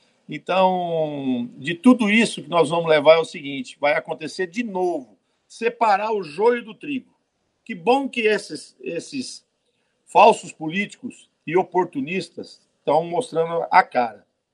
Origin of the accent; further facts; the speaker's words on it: São José do Rio Preto, São Paulo, Brazil; born there; eu sou nascido em São José do Rio Preto